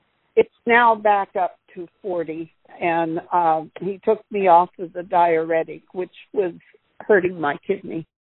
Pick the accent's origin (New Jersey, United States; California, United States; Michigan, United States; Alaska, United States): California, United States; I came here from California.